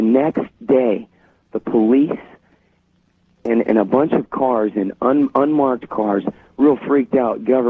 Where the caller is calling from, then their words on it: Tampa, Florida, United States; I'm calling from Tampa, Florida.